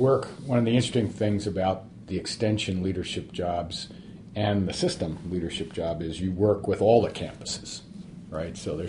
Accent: New York City, New York, United States; I grew up in New York City and didn't have much of a background with agriculture

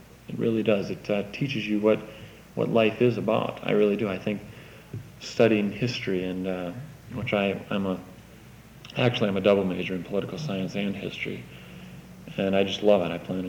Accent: Luck, Wisconsin, United States; I come from Luck, Wisconsin, which is in Polk County, and I think many of the people that I went to high school with have never been out of Polk County.

